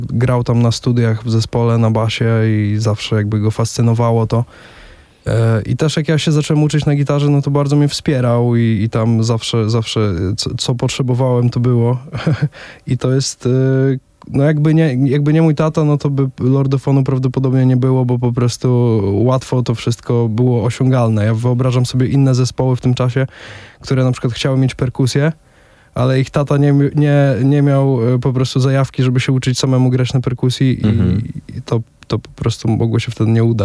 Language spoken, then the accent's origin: Polish; Łomża, Podlaskie Voivodeship, Poland; Obaj jesteśmy z Łomży i jeździliśmy na obozy tenisowe